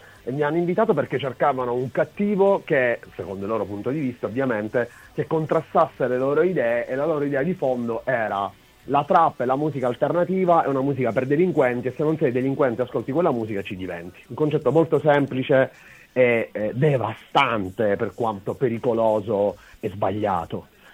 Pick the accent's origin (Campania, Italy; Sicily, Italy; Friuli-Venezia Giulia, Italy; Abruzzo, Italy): Sicily, Italy; Catania; io sono catanese, un po' milanese, un po' romano.